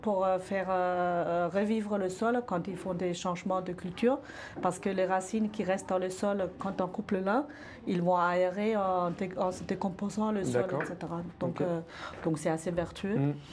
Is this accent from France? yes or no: no; Germany; Je suis allemande d'origine